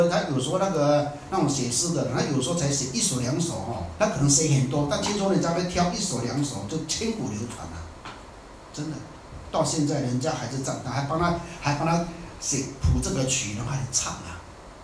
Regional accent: Taiwan; 我们台湾人讲的啊，我们家己保较袂超车啦，你听过无？

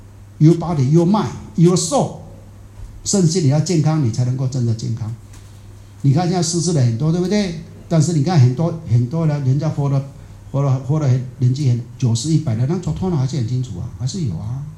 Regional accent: Taiwan; 我们在台湾的时候乡下嘛，是小时候啊

